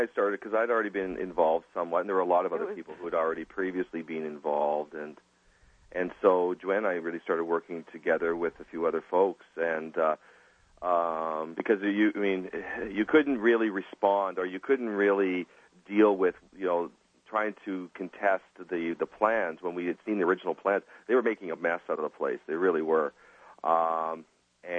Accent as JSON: {"language": "English", "country": "Canada", "said": "And I'm a Canadian, so I had to become a quick study on New York and federal preservation law"}